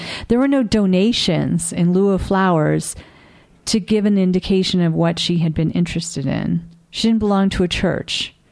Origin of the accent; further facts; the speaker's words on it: Sarasota, Florida, United States; writing obituaries at my hometown newspaper in Sarasota, Florida.